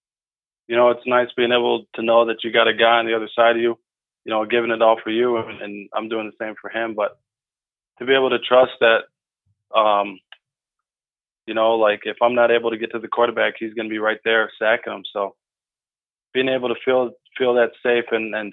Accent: Rochester, New York, United States; I'm from Rochester, New York, which is about an hour away.

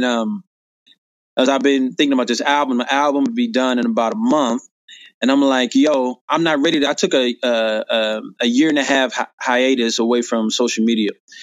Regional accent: Ferguson, Missouri, United States; But, you know, I grew up in Ferguson. Grew up in Berkeley and Florissant. Those are all surrounding municipalities that are at least the minutes away from each other.

